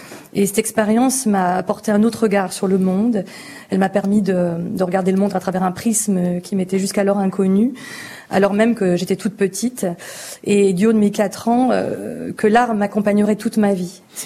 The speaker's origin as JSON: {"language": "French", "region": "Hauts-de-France", "country": "France", "said": "parce que je viens du Nord."}